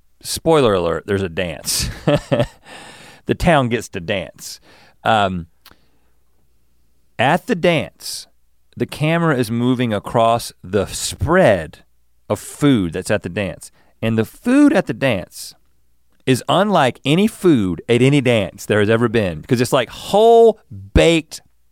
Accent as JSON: {"language": "English", "country": "United States", "said": "I'm an American, yes."}